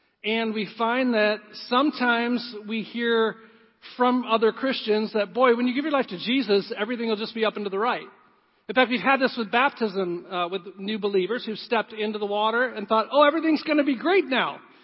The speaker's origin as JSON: {"language": "English", "town": "Zeeland", "region": "Michigan", "country": "United States", "tie": "born or raised there", "said": "So I grew up in Zealand, and I had a great upbringing in Zealand"}